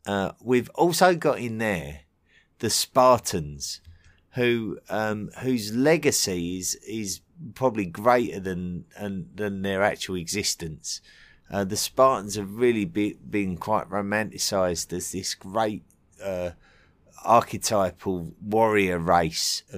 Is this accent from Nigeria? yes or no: no; England, United Kingdom; especially for me being an Englishman